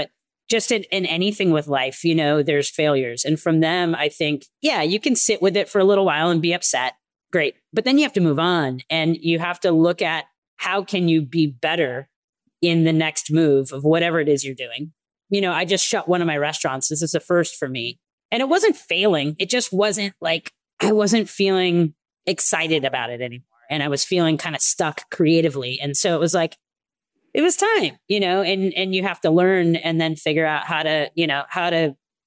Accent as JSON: {"language": "English", "region": "Wisconsin", "country": "United States", "tie": "born or raised there", "said": "I grew up in Wisconsin, so the rules are different there."}